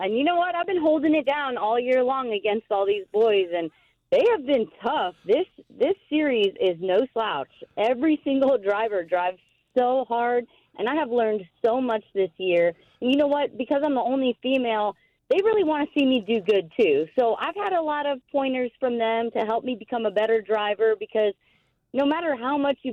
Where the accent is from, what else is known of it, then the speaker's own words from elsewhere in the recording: El Paso, Texas, United States; So I was a huge fan growing up, and I would go to my hometown show in El Paso, Texas all the time.